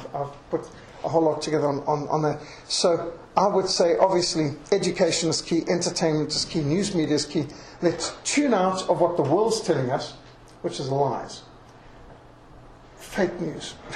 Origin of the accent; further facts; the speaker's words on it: Zimbabwe; Zimbabwe, my country where I grew up in Rhodesia